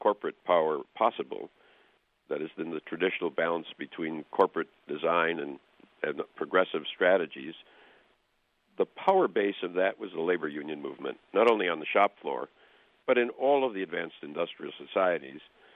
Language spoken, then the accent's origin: English; Racine, Wisconsin, United States; I'm from Racine, Wisconsin, a kind of difficult, struggling industrial town just a little bit north of where you are. And I come out of the Wisconsin progressive tradition.